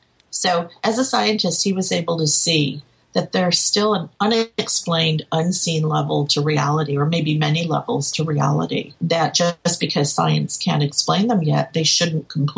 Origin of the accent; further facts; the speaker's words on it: New York, United States; And it turns out that where I grew up in New York, our neighbor across the street, who was an artist, he was a big UFO buff too.